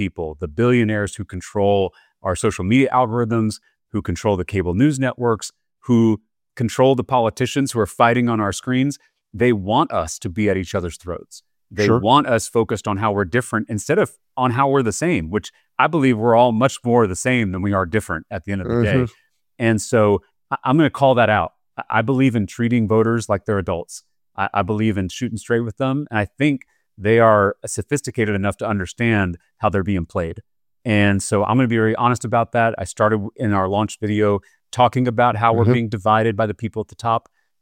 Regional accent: Texas, United States; That's right. I am proud to be a Texas Democrat.

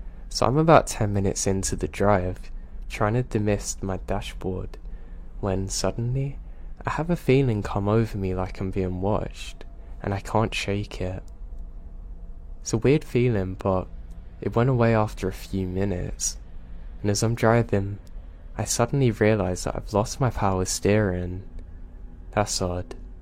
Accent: the South, United States; I grew up in the South. There's tons and tons of beautiful places to see that haven't been taken over by concrete yet.

